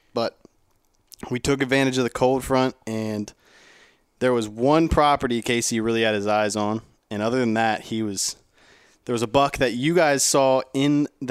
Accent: Ohio, United States; I'm from Ohio, so I'm pretty used to the cold

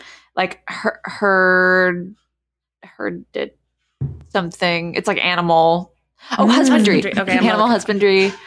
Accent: Houston, Texas, United States; also born or lived in London; But when I was growing up in Texas, there was definitely 4-H. And, you know, Houston has the largest rodeo, livestock show and rodeo.

